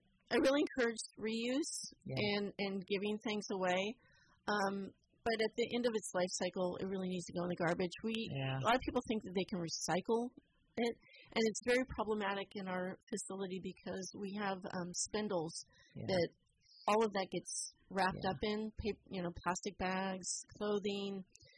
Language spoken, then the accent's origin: English; Pendleton, Oregon, United States; like you said, I grew up in Pendleton.